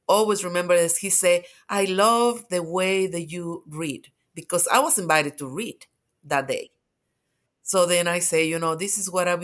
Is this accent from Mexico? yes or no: yes; Mexico; now in Atlanta, United States; I'm from Mexico